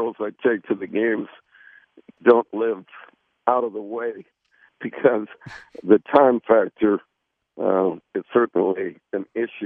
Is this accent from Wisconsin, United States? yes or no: yes; Wisconsin, United States; while I was growing up in Wisconsin, I was heavily influenced by Frank Lloyd Wright.